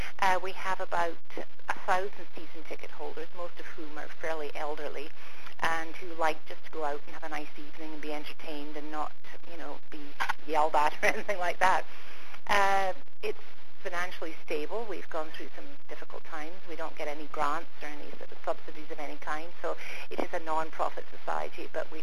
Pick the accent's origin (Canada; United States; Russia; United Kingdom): United Kingdom; Scotland; I'm from Scotland, so even though I've got a good ear for dialect myself, the sounds might not be quite as good coming out of my mouth as they are coming out of hers.